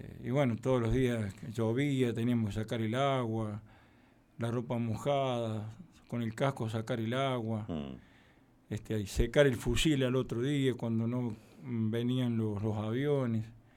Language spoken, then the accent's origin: Spanish; Villa María, Córdoba, Argentina; born there; now in Zapala, Argentina; yo soy nacido en Córdoba, en Villa María, y hace 25 años que vivo acá en Zapala. Ya soy un zapalino más y un neuquino más, ¿no?